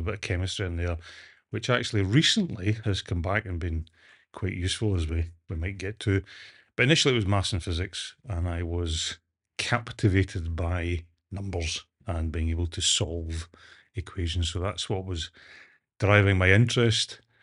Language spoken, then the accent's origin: English; Scotland, United Kingdom; as by my accent, I'm from a different system north of the border in Scotland.